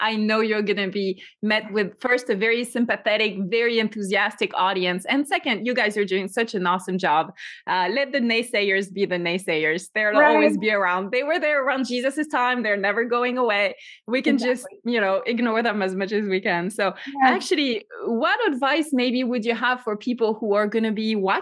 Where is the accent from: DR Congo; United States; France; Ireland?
France; Paris, Île-de-France; Paris is my hometown